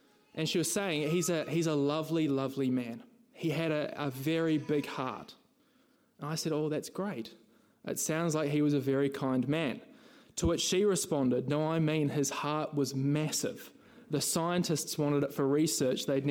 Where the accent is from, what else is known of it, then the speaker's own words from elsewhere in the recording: Christchurch, Canterbury, New Zealand; I'm from Christchurch originally